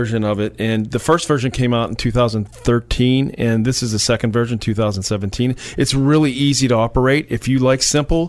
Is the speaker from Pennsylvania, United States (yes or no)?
yes; Blairsville, Pennsylvania, United States; So yeah, I was born and raised in Blairsville, and that's where it all began.